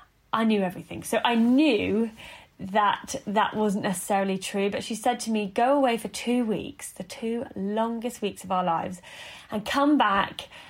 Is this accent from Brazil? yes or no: no; United Kingdom; And being very British, I think, I felt sorry for her.